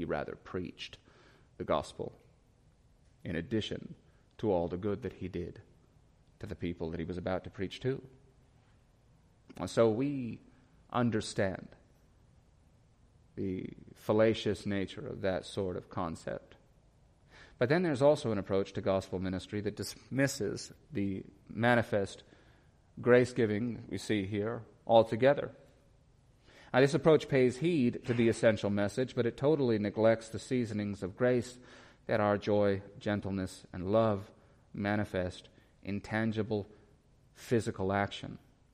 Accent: Lorain, Ohio, United States; As you know, I am from Lorraine, and as you know, Lorraine is a hard city, and so I've seen lots of terrible things growing up.

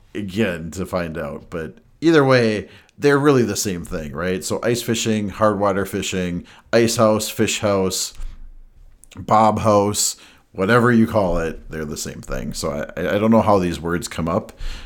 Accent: Minnesota, United States; growing up in Minnesota, which, you know, guilty, he said he usually called it ice fishing.

